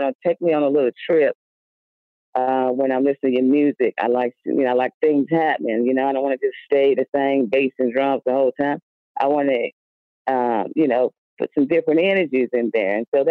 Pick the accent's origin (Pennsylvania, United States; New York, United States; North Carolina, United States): North Carolina, United States; my hometown, Wauna-Kolb, North Carolina, my people back in L.A., and all my new people that we come together with in the ATL